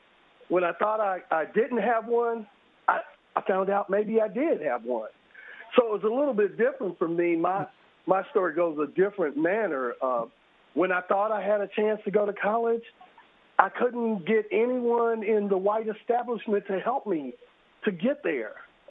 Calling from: Indianapolis, Indiana, United States; Naptown is Naptown. You know how it is. Wait 5 minutes, the weather change. Everything is, we the slow town. That's why they call us Naptown.

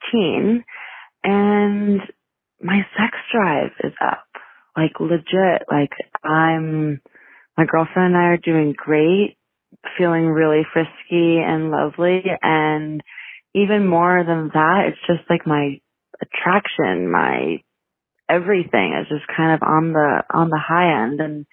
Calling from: Brooklyn, New York, United States; I'm calling from Brooklyn, lesbian lady over here

